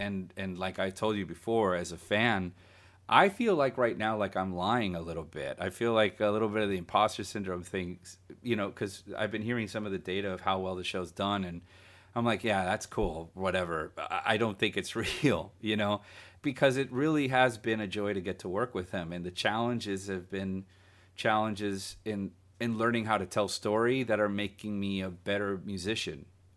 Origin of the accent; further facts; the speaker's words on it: Guatemala; And growing up in Central America, I remember in Guatemala